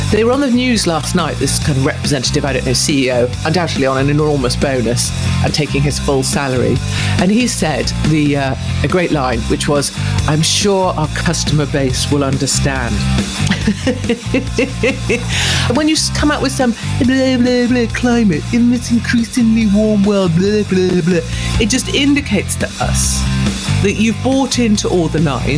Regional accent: United Kingdom; as good British people report the fact that there's water piddling out of all of these leaks all over the place

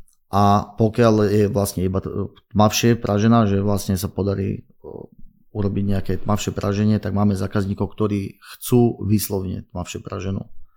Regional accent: Záhorie, Slovakia; A keďže som zo Záhoria

